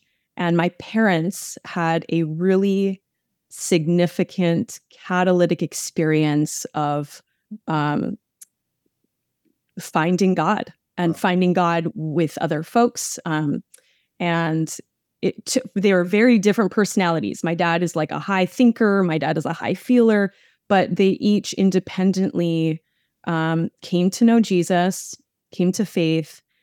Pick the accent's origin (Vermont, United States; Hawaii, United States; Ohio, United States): Hawaii, United States; Maui; I grew up on Maui in Hawaii. My parents were raised Catholic